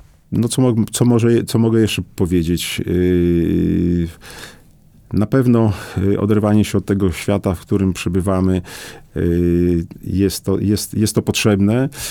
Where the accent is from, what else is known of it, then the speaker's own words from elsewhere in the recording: Podlaskie Voivodeship, Poland; Preczystaja, jak mówimy tutaj u nas po naszemu na Podlasiu.